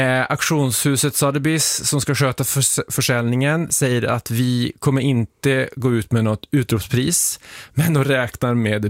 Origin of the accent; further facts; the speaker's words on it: Piteå, Norrbotten County, Sweden; när man bodde hemma i Piteå, i den lilla byn som jag är uppvuxen i.